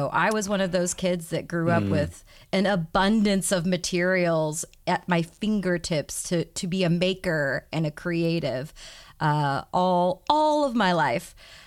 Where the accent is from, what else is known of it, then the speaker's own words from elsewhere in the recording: Kansas City, Missouri, United States; Well, I am from Kansas City, Missouri. I was born less than 10 miles from where I sit. I am a homegrown Kansas Cityan